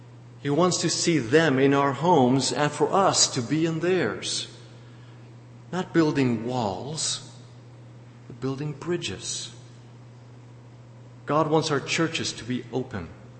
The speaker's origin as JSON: {"language": "English", "country": "South Africa", "tie": "born or raised there", "said": "I grew up as a racist. Growing up in South Africa, I was prejudiced against black people. I thought that I was better than they are just by virtue of the fact that I have white skin and they have black skin."}